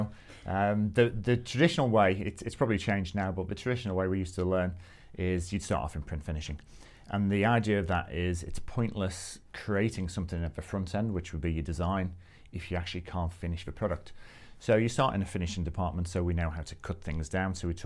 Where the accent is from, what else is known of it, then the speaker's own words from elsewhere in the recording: Liverpool, North West England, United Kingdom; moved away as an adult; now in Perth, Australia; we've been over in Australia now for 3 years. Mm-hmm. You might be able to tell I'm from Liverpool.